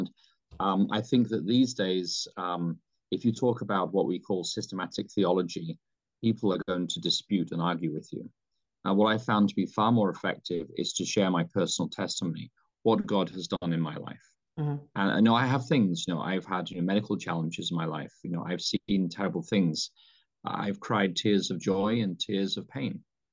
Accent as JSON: {"language": "English", "country": "United Kingdom", "tie": "born or raised there", "lives_now": "United States", "said": "as you can tell from my accent, Julia, even though I live in Michigan, I'm not from Michigan. Right. I was raised in the United Kingdom in a pastoral family, an Adventist pastoral family."}